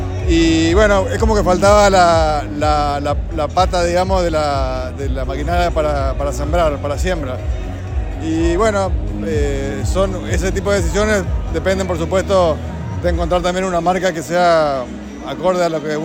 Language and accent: Spanish; Corrientes, Argentina; accent: Corrientes; also born or lived in Córdoba; yo originalmente soy cordobés, pero criado en Corrientes, y sí, voy y vengo, así que por supuesto que alguna tonada correntina se me desliza.